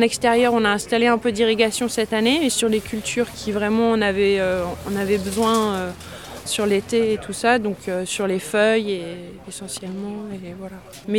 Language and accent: French; Auvergne-Rhône-Alpes, France; also born or lived in Lot; On est d'Auvergne, nous on est du Puy-de-Dôme, voilà. Et on a passé un temps dans le Lot